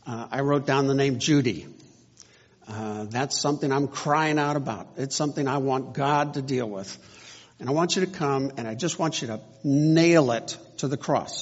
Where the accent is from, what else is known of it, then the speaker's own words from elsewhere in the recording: United States; I'm speaking as an American here